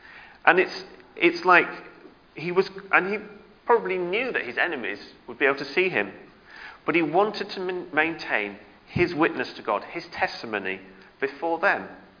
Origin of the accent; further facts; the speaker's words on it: United Kingdom; as a British person, it can feel a little bit awkward sometimes doing that sort of thing.